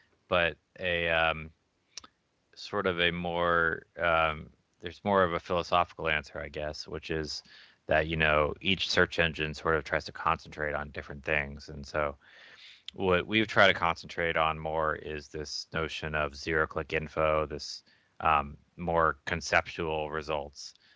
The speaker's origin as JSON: {"language": "English", "town": "Atlanta", "region": "Georgia", "country": "United States", "tie": "born or raised there", "also_born_or_lived": "Philippines", "said": "I grew up in Atlanta. I spent a couple of years in Philippines before that, and then I went to college in Boston, Massachusetts at MIT."}